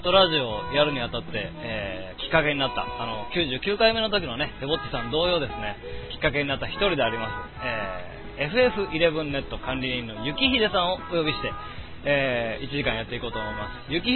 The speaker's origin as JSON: {"language": "Japanese", "region": "Kyoto", "country": "Japan", "said": "僕の実家は京都の北部で、京都市内と比べると気温がですね、2度ほどは低いんですよ。結構涼しいですけれども"}